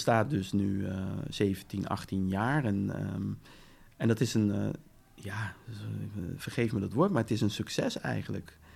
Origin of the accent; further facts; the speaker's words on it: Netherlands; also born or lived in ?; daar kom ik oorspronkelijk vandaan ook, ben ik geboren. Niet getogen. Ik ben en van Nederlandse ouders. In Nederland verder opgegroeid.